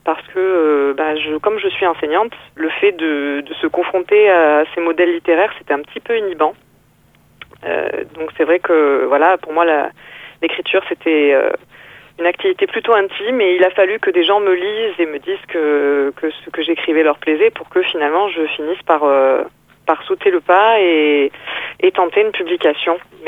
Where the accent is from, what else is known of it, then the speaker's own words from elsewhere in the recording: Provence-Alpes-Côte d'Azur, France; now in Nîmes, France; aujourd'hui je vis à Nîmes dans le Gard, mais je suis originaire de la Côte d'Azur. C'est une région à laquelle je suis vraiment très attachée encore aujourd'hui.